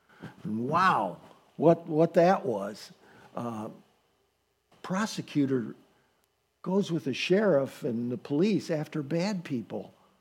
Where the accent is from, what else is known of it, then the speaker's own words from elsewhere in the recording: Lorain, Ohio, United States; I was born in Lorain, and I love Lorain. Went to Lorain High School and Irving Junior High, and just I love the city of Lorain, always have. And I come from a family that has also loved Lorain for many, many years.